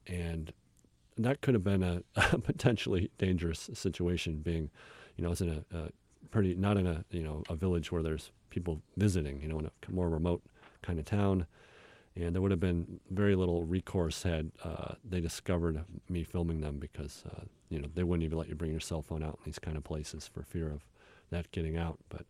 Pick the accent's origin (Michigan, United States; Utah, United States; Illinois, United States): Michigan, United States; Where I grew up in Michigan, there were southerly birds that were very rare when I was a kid.